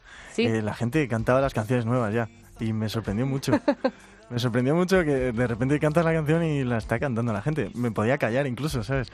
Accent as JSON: {"language": "Spanish", "town": "Toledo", "region": "Castilla-La Mancha", "country": "Spain", "lives_now": "Madrid, Spain", "said": "Somos de Toledo, pero formados aquí. Al final la banda es de aquí, de Madrid."}